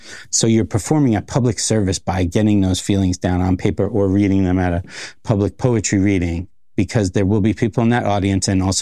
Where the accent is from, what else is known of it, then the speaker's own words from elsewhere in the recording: New York, United States; Because I'm from New York, 24 hours a day, there are people everywhere.